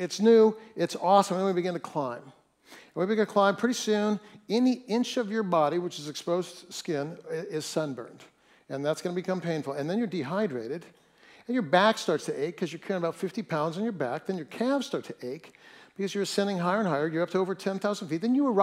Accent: Fresno, California, United States; I grew up in Fresno, and so you can't help but be a little bit of a Mennonite if you grew up in Fresno.

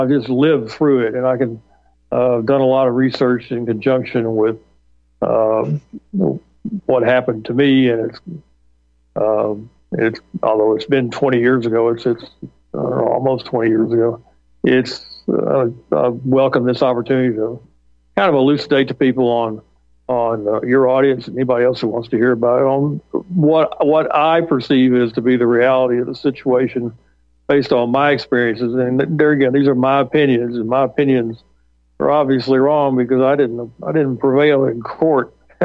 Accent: Nashville, Tennessee, United States; I'm a lifelong Tennessean. I'm 69 now. My backgrounds: I grew up in Nashville, went to Vanderbilt University

